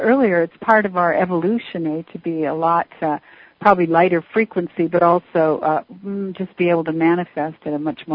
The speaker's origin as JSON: {"language": "English", "town": "Richmond", "country": "United States", "tie": "born or raised there", "said": "I graduated from Richmond High School."}